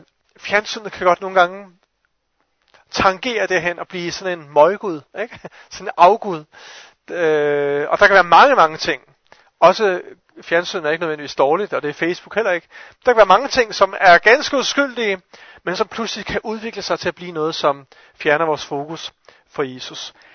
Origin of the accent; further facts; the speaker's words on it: Kolding, Region of Southern Denmark, Denmark; Men nede for, hvor jeg kommer fra i Kolding, der er der nogle af os, vi nogle gange kommer til at begå en synd.